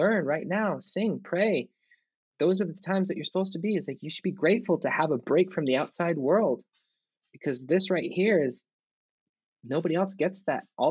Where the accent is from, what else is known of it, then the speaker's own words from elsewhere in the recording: Taos Pueblo, New Mexico, United States; In that sense where I grew up in Taos Pueblo, there's a lot of traditions, there's a lot of responsibility because you're from a Pueblo and you're from a village